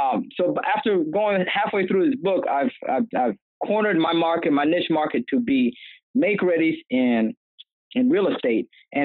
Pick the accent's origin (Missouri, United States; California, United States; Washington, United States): California, United States; also born or lived in Rwanda; now in Houston, United States; I was born in Rwanda. I was raised in California.